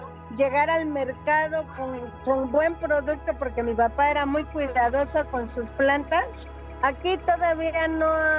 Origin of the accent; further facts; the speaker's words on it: Zimatlán de Álvarez, Oaxaca, Mexico; yo crecí en Cimatlán de Álvarez, Oaxaca, en el barrio de San Juan.